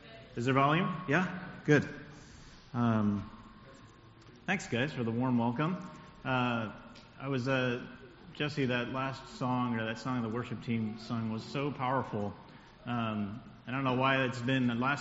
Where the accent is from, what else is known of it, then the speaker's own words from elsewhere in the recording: Puerto Rico; Some of you may know that I grew up in Puerto Rico